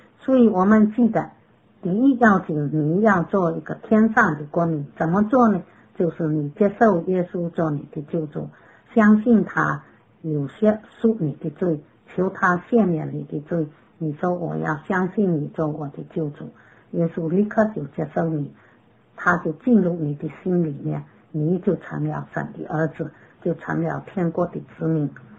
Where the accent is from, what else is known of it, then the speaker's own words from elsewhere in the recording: China; 不要亏欠我是中国人，中国的名誉，我是中国人，一定要为中国争光